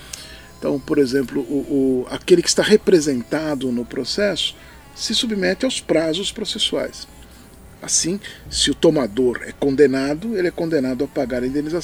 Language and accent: Portuguese; São Paulo, Brazil; É aqui de São Paulo, né? Dá para saber até pelo meu sotaque